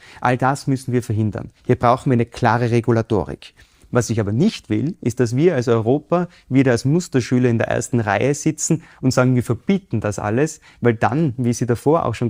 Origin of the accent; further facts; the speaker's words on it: Innsbruck, Tyrol, Austria; Ich bin in Innsbruck aufgewachsen.